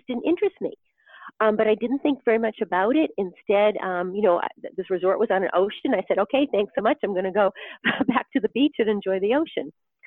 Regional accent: Boston, Massachusetts, United States; growing up in Boston, living here in Boston, we have ice cream parlors on pretty much every street corner.

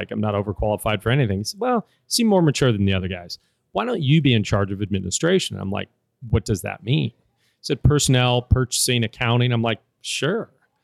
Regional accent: California, United States; And I moved with them from Southern California back up to my home in Northern California, where I'm originally from.

